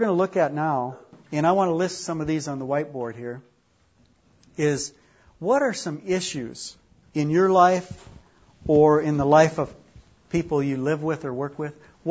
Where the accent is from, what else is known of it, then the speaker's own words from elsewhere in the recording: Minnesota, United States; accent: Northern; also born or lived in Michigan; This is a word I never heard up till I'm from the North. Maybe you can tell by my accent. From Minnesota, and I lived in Michigan for a while.